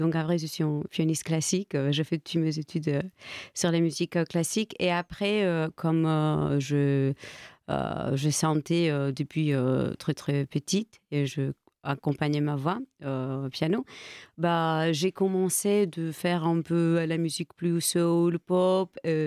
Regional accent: Greece; now in Paris, France; Ça fait 5 ans que je suis à Paris, parce que je viens de la Grèce, donc avant j'étais là-bas.

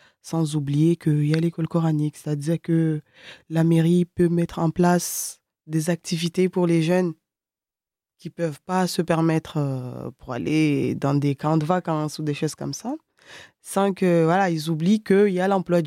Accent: Mayotte; Mon enfance à Mayotte s'est déroulée assez bien, je trouve.

